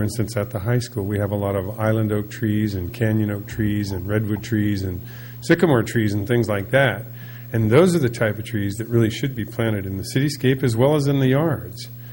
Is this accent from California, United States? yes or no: yes; Morro Bay, California, United States; from Morro Bay.